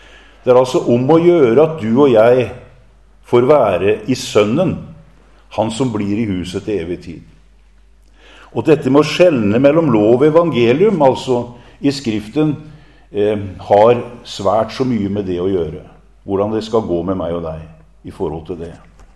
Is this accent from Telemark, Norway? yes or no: yes; Kragerø, Telemark, Norway; i Sannidal eller Kragerø, der jeg kommer fra